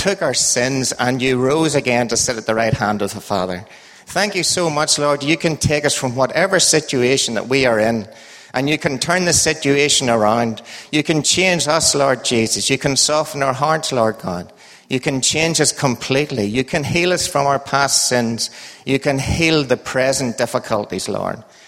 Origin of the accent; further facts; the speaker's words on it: Northern Ireland, United Kingdom; Hope you can understand my accent. I know Alan can. Because we're from the same neck of the woods. In fact, we only live, I think, about 10, 15 miles apart in Northern Ireland.